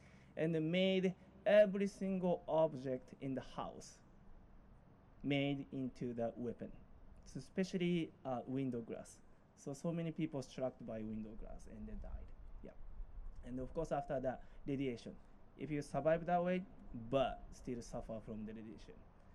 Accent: Hiroshima, Japan; So my story is actually I was born in Hiroshima.

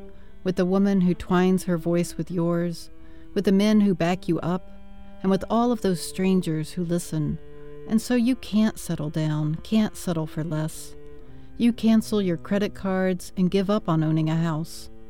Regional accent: West Virginia, United States; because I grew up in West Virginia and I'd heard

